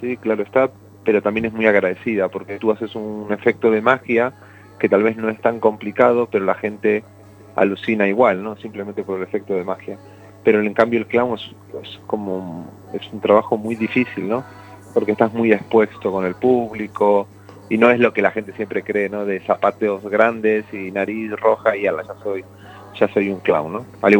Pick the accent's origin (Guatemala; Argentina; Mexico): Argentina; Buenos Aires; moved away as an adult; now in Gijón, Spain; Soy de Buenos Aires, de Argentina.